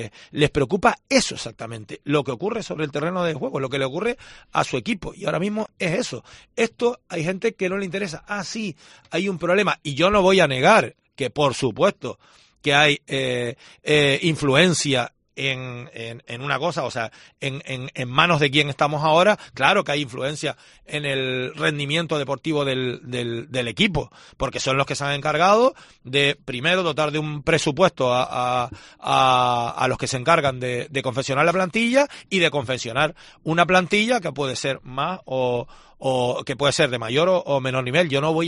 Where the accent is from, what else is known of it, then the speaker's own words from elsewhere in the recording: Garachico, Canary Islands, Spain; Yo soy de un pueblo, soy de Garachico.